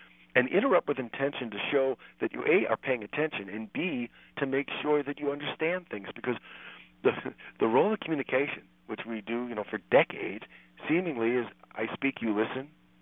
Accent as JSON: {"language": "English", "region": "Midwest", "country": "United States", "tie": "born or raised there", "said": "growing up in the Midwest I was taught was rude, and that's interrupting."}